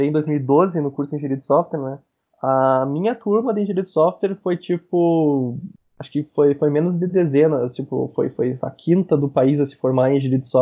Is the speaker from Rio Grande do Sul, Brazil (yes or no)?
yes; Juína, Rio Grande do Sul, Brazil; Eu sou natural de Juína, Rio Grande do Sul.